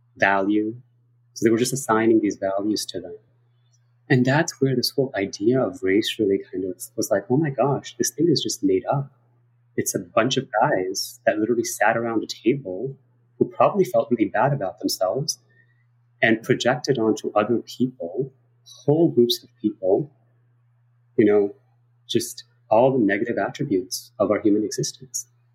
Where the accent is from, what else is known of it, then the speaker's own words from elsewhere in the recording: New York City, New York, United States; I can't remember how many times I've been told to go back to my country, you know, being an American.